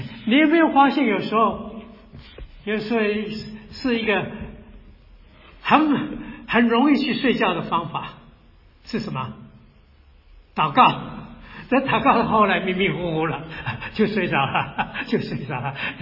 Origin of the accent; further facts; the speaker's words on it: Taiwan; 因为我从台湾过来嘛，我很注意台湾的新闻了。